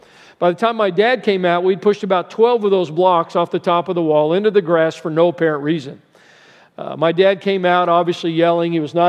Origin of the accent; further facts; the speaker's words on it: Albuquerque, New Mexico, United States; now in Colorado, United States; told people I was from New Mexico, they thought I lived in a foreign country, but it is a state just below Colorado where I live now.